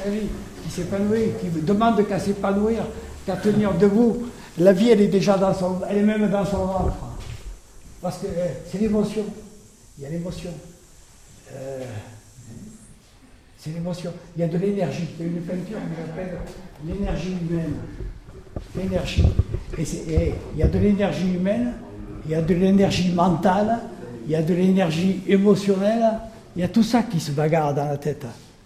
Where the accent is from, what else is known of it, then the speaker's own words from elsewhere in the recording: Occitanie, France; Comme je suis originaire des Cévennes, les Cévennes, c'est un pays foutu, parce qu'il y avait des mines avant, il y avait 15 000 habitants, tout le monde est parti.